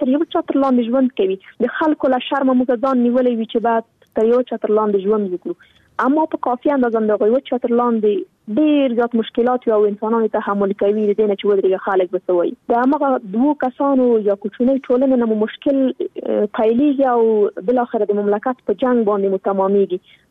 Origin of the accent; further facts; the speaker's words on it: Afghanistan; زه خو شخصا په جګړه کې پیدا شوی یم، دا په جګړه کې رالویه شولم